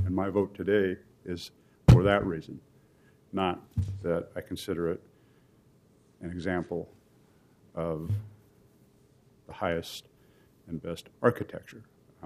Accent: Portland, Oregon, United States; I grew up in Inner Northeast Portland. I went to my first concert at the Memorial Coliseum.

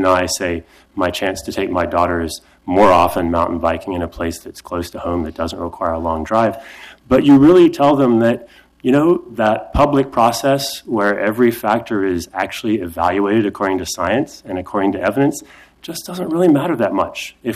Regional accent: Portland, Oregon, United States; I'm a biologist from Southeast Portland

